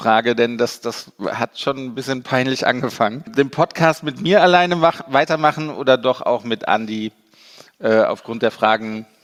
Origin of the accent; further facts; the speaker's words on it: Düsseldorf, North Rhine-Westphalia, Germany; Als Düsseldorfer freue ich mich sehr.